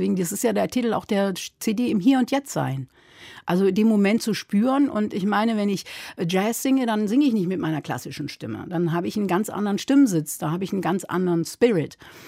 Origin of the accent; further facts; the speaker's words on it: England, United Kingdom; moved away; ich bin ja in England aufgewachsen und daher war aber die Sprache Englisch für mich ganz präsent.